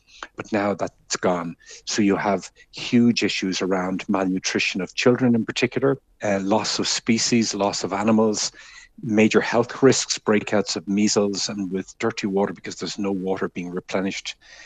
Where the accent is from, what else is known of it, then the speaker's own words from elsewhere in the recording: Dublin, Leinster, Ireland; I'm from Dublin. I grew up in Dublin. I love Dublin. I love Ireland.